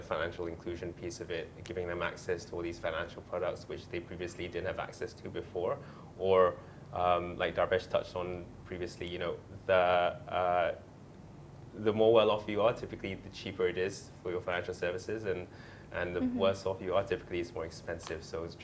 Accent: Malaysia; I'm Malaysian, right? So Malaysian is my home. Malaysia is my home.

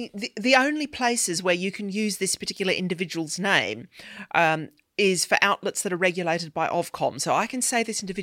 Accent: Australia; I grew up in Australia

